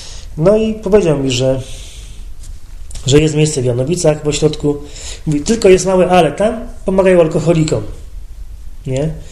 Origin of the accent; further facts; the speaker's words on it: Świdnica, Lower Silesian Voivodeship, Poland; Pojechałem tutaj do Świdnicy, bo ja stąd pochodzę, z tego miasta